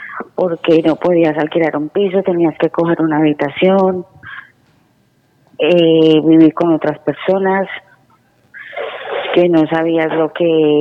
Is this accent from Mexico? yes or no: no; Colombia; now in Spain; soy colombiana.